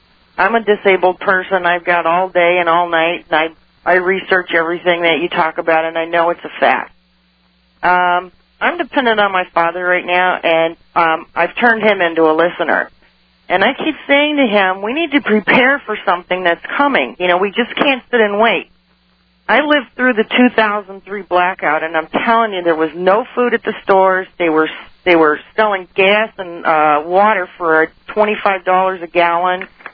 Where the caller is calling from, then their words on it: Michigan, United States; From Michigan.